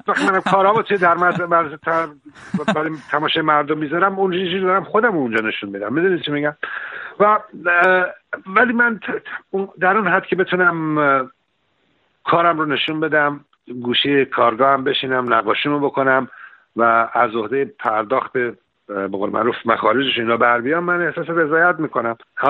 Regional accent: Iran; moved away as an adult; now in United Kingdom; من موقعی که وارد از ایران خارج شدم، اومدم بریتانیا

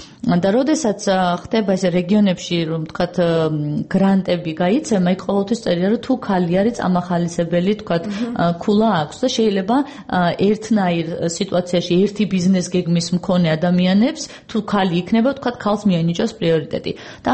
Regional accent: Tbilisi, Georgia; ანუ მე თბილისიდან, თბილისიდან დავიბადე, გავიზარდე და აქ ვცხოვრობდი

